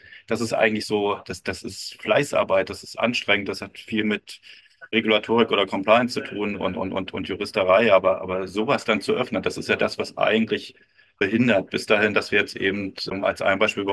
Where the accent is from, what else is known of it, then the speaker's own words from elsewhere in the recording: Baden-Württemberg, Germany; ich komme ja aus The Land, ne? Also genau, also aus Baden-Württemberg, ne? Schimpft sich ja The Land.